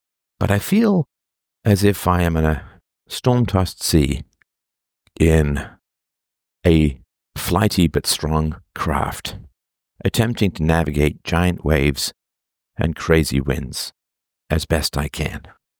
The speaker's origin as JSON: {"language": "English", "region": "England", "country": "United Kingdom", "tie": "born or raised there", "said": "certainly in the culture that I grew up in England"}